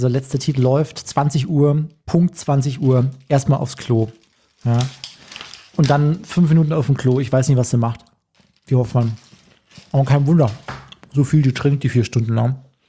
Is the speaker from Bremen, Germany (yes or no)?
no; Bavaria, Germany; in den schönen Chiemgau, in meine Heimat, an den Rande des Sofellens.